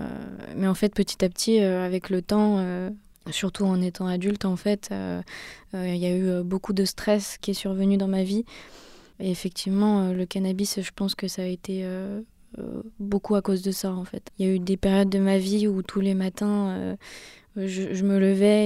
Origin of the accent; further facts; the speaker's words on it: Bourg-en-Bresse, Auvergne-Rhône-Alpes, France; J'ai 22 ans, je suis originaire de Bourg-en-Bresse